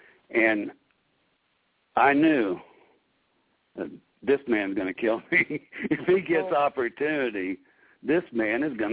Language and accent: English; Fort Myers, Florida, United States; but this time I just went to my hometown of Fort Myers